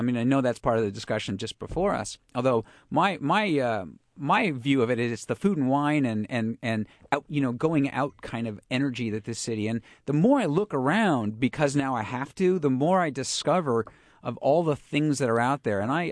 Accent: San Francisco, California, United States; it's this growing up in San Francisco where there was always a lot of traffic, even in semi-residential neighborhoods.

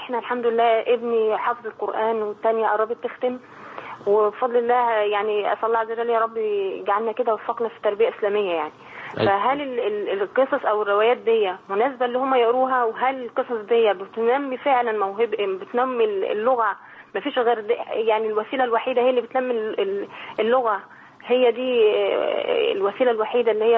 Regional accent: Mecca, Makkah Province, Saudi Arabia

